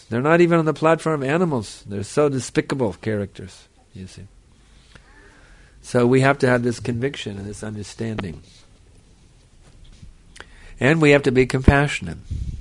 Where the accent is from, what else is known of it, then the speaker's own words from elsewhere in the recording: Texas, United States; I mean, I'm from Texas. You can imagine. Marlboro Man country, you see.